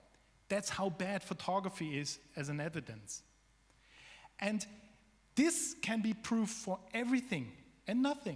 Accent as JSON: {"language": "English", "region": "West Germany", "country": "Germany", "said": "I'm from West Germany, but now I have a very huge file in this archive"}